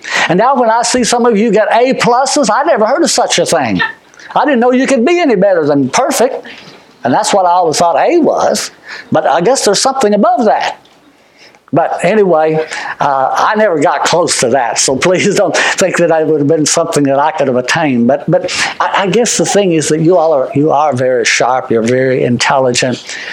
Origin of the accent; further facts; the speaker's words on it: California, United States; also born or lived in Tennessee; And when I moved from California to Tennessee, they thought I'd come from Sodom and Gomorrah because I was from California.